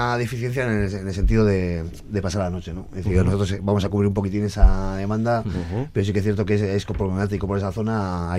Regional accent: Zuia, Basque Country, Spain; Yo vengo de Zuya.

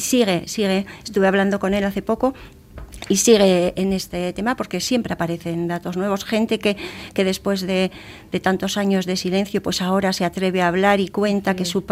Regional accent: Villava, Navarre, Spain; Yo voy a decir que soy de Villava y nosotros el monte San Cristóbal, bueno, estamos a las faldas del monte

